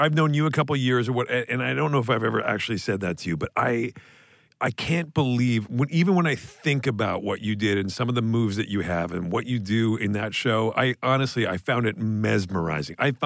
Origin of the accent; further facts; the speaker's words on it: Canada; as a Canadian